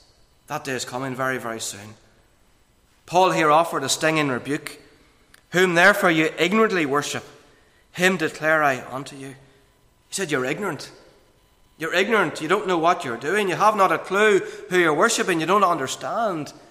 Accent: Monaghan, Ulster, Ireland; I know what it's like growing up in Monaghan.

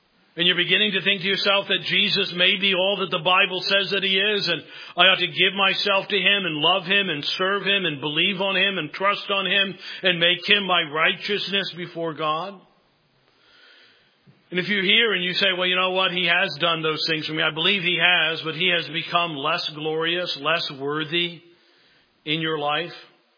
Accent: Kentucky, United States; I said, hey, you know, I'm from Kentucky.

